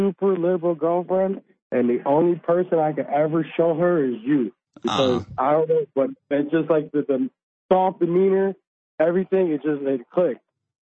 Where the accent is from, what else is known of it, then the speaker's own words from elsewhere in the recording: Chicago, Illinois, United States; like say like I'm from Chicago, there's a mayor race going on, right?